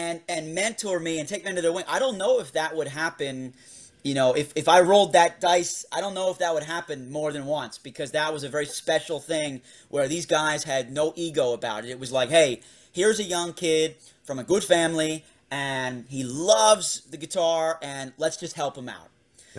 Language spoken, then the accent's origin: English; Pennsylvania, United States; born there; I didn't realize until I moved away from the Lehigh Valley that I happened to be born in this very interesting little oasis of talent that is so unusual